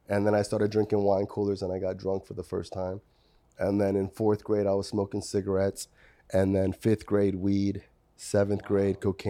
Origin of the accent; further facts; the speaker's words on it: Florida, United States; Born and raised in South Florida. Was on drugs my whole childhood.